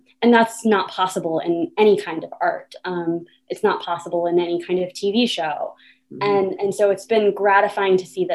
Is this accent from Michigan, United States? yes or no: no; Atlanta, Georgia, United States; which is when I was growing up in Atlanta, Georgia.